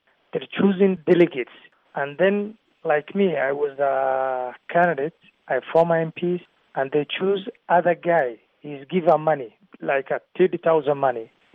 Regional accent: Somalia; English is a second language; This is from like me. I'm coming from Jubaland State.

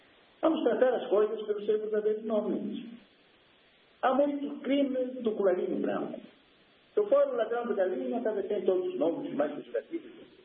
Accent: Angola; eu sou angolano

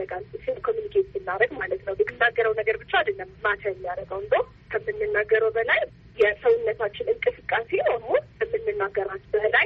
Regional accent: Addis Ababa, Ethiopia; የአዲስ አበባ ነው በዚህ ያደግኩት።

